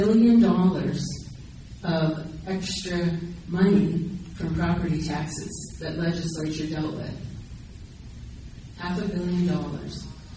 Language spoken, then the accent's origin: English; United States; I'm from Johnson County